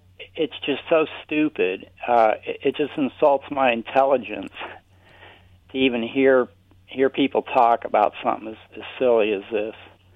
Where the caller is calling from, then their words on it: Denver, Colorado, United States; Denver, Colorado.